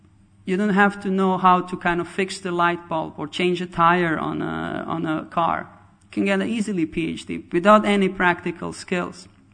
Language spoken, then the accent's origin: English; Croatia; English is a second language; because I come from Croatia, which before that was Yugoslavia, which was a communist country